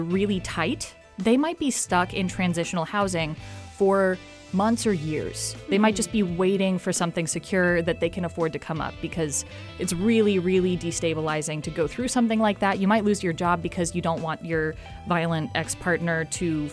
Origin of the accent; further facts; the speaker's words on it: Pacific Northwest, United States; And it was interesting because obviously I'm from the West Coast. I'm from the Pacific Northwest, where homelessness is a absolute tragedy.